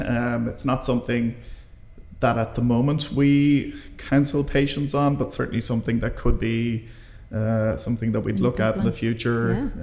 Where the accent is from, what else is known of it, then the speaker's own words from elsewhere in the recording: Ireland; by nature of an Irish population, we are Irish women are more likely to have a kind of skin reaction.